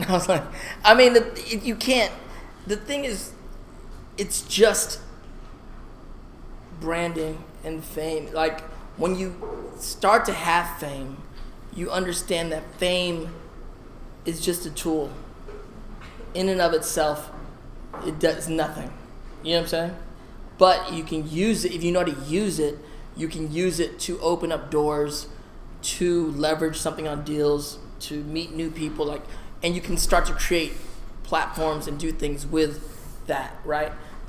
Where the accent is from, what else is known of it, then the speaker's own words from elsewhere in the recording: Paramount, California, United States; which is like not far from where I grew up in Paramount.